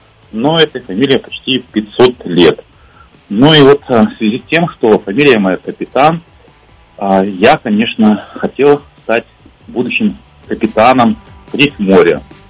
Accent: Debaltseve, Donetsk Oblast, Ukraine; born there; родился в 1960 году, 3 октября, в городе Дебальцево, это Донецкая область. Ну, в связи с тем, что мой папа железнодорожник, он там работал, мы переехали в город Мозырь.

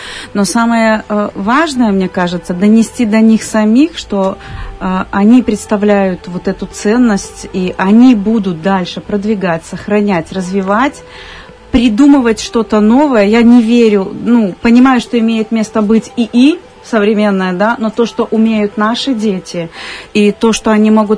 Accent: Gomel, Gomel Region, Belarus; видно, что я из Беларуси, да, очень хочется кушать, смотреть на бигборды и понимать, что да, я в Беларуси, это мой Гомель

